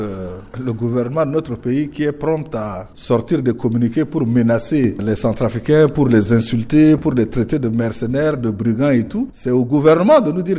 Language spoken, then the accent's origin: French; Central African Republic; Non, ce n'est pas en tant que leader de l'opposition démocratique, c'est en tant que Centrafricain.